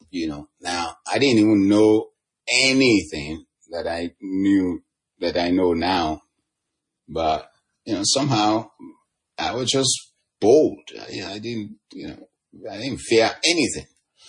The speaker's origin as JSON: {"language": "English", "country": "Nigeria", "tie": "born or raised there", "said": "Like when I was growing up, my home country, Nigeria, you know, people were under bondage, the fear of these things."}